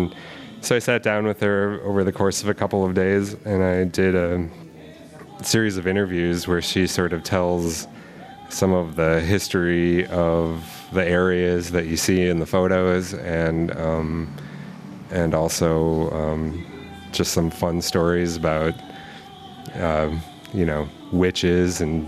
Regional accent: United States; that's not really necessarily part of growing up in the United States.

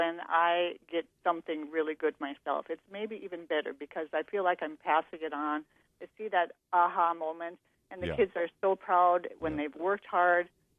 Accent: Paunceford, Minnesota, United States; I grew up in a small town named Paunceford, Minnesota. It's close to Park Rapids.

